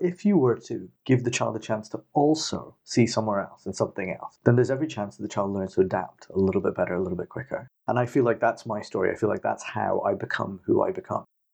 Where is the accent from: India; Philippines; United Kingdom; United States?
India; born there; So I'm 40. I was born in 78 in India, and I was born to two Christian missionary parents